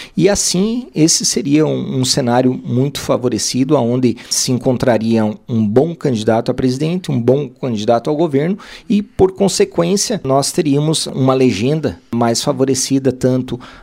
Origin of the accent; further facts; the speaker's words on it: Campos Novos, Santa Catarina, Brazil; a Amplasc, que é a Campos Novos, que eu represento, é aqui a minha cidade, é onde nasci, cresci, é onde tenho os meus negócios aqui.